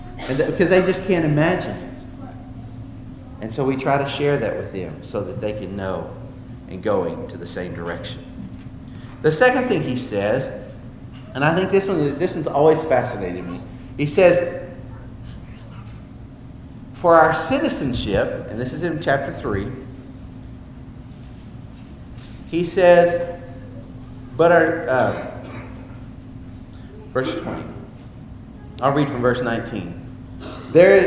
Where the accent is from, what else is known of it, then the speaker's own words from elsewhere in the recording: Colombia; now in United States; And it used to surprise me too when I was growing up in Colombia.